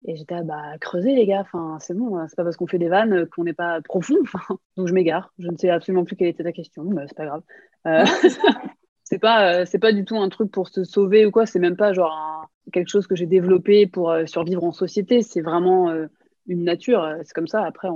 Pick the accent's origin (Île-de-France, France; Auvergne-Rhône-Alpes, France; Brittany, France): Île-de-France, France; Champs-sur-Marne; also born or lived in Paris / Noisy-le-Grand; moi, je suis née à Paris et on est vite allé en banlieue parisienne, à Champs-sur-Marne, puis à Noisy-le-Grand.